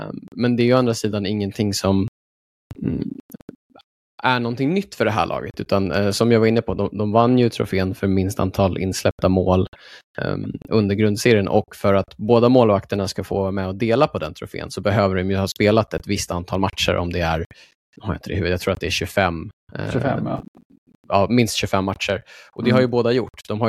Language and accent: Swedish; Sweden; Alltså, som svensk vill man ju säga Gabriel Landeskogs ledarskap.